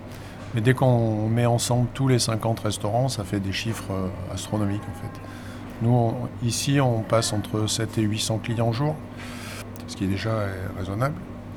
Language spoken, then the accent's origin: French; Cublac, Nouvelle-Aquitaine, France; D'origine, je suis de Cublac, c'est à côté de Terrasson, donc c'est pas très loin.